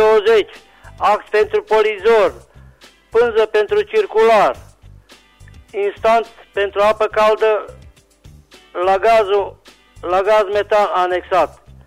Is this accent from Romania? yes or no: yes; Reșița, Caraș-Severin, Romania; de la Reșița, cartierul Cuptoare